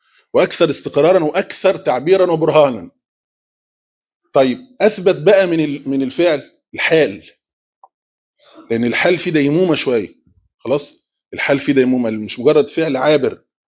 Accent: India; Arabic is a second language; اصل انا هندي يعني، ما عليك

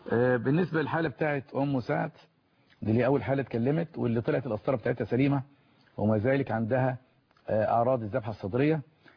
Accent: Egypt; ويمكن احنا الحمد لله مش نوع من الفخر والشيفونية والتباهي عندنا في مصر وحدات متقدمة جدا

